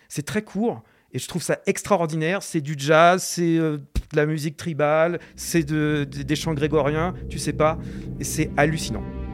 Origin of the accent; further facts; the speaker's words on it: Normandy, France; parce que je suis de Normandie